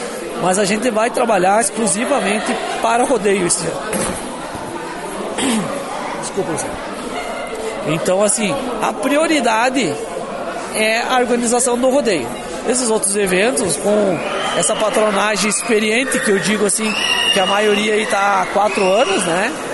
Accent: Capão Bonito do Sul, Rio Grande do Sul, Brazil; also born or lived in Lagoa Vermelha; a gente é do Capão Bonito, tá? Eu sou natural de Lagoa porque Capão Bonito não existia

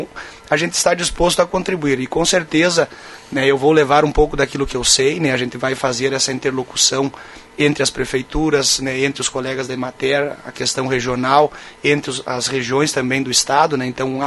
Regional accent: Lagoa Vermelha, Rio Grande do Sul, Brazil; depois retornei à minha terra natal. Então hoje, dos meus 21 anos, né, de trabalho, eu tenho praticamente mais da metade deles fora de Lagoa Vermelha, né?

